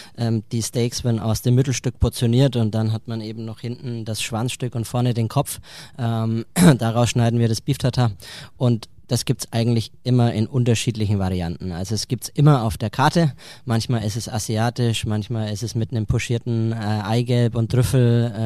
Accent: Heroldsberg, Bavaria, Germany; habe ich tatsächlich in meinem Heimatort in Heroldsberg, das ist hier gleich um die Ecke

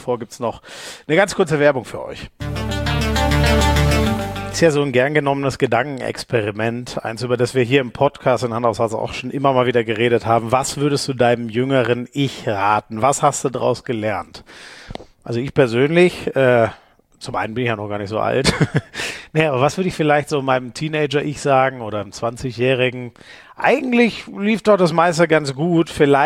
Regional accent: Munich, Bavaria, Germany; ich komme aus München, ja.

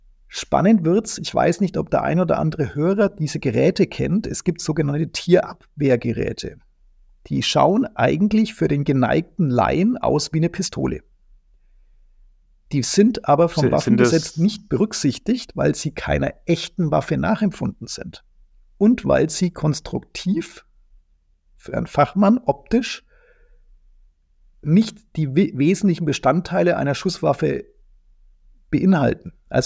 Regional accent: Bavaria, Germany

